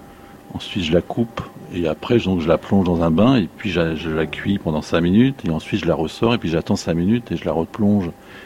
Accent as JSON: {"language": "French", "town": "Bailleul", "region": "Hauts-de-France", "country": "France", "tie": "born there", "said": "Je suis né à Bailleul, donc dans une ville mais qui était au bord de la campagne."}